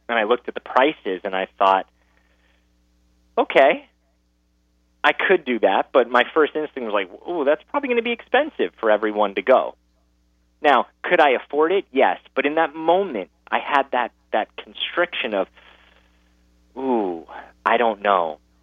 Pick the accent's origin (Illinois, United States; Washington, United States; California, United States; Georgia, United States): California, United States; Los Angeles; So I grew up in Los Angeles, in the middle of Hollywood, born into a famous family